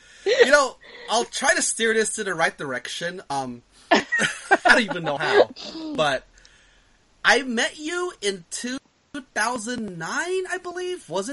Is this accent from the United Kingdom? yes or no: no; Philippines; We're Filipino, so we like to sing.